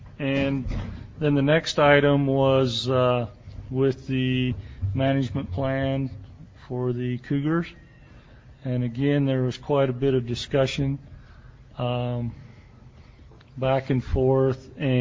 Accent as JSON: {"language": "English", "town": "St. George", "region": "Utah", "country": "United States", "said": "I'm the chairman of the RAC. I'm from St. George."}